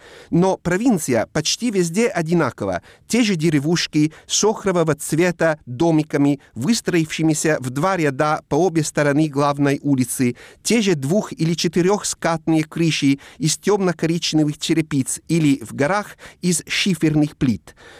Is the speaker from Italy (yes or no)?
yes; Po Valley, Italy; Russian is a second language; Паданской равнины, по которой протекает главная река Италии с коротким названием По, и где находится также мой родной город.